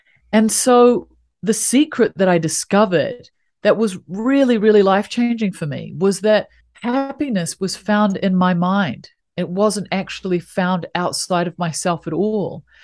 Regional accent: New Zealand; You can probably tell by my unique little accent that I come from the bottom of the world, a little country called New Zealand

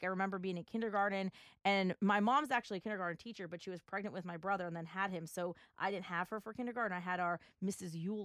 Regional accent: Pennsylvania, United States; I grew up near the Poconos.

